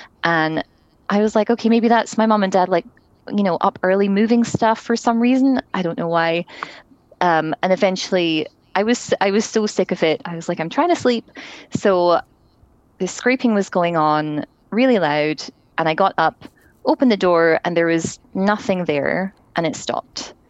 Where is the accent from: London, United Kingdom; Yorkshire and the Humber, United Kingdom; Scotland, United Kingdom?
Scotland, United Kingdom; I grew up in Scotland, as you may be able to tell.